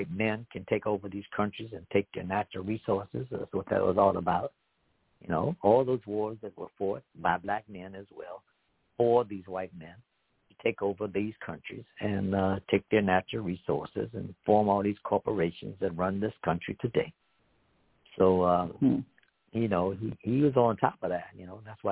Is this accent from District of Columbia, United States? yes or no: yes; Washington, District of Columbia, United States; We didn't know that existed because I grew up in Washington, D.C., where we was proper.